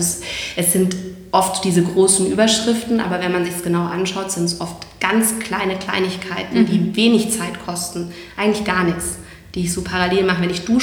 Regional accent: Munich, Bavaria, Germany; will ich als Münchner Grantler hier durchs Leben gehen

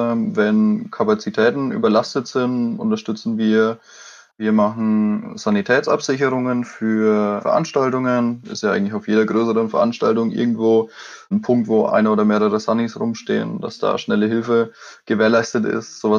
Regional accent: Bavaria, Germany; ich komme aus Oberfranken, aus der Nähe von Coburg

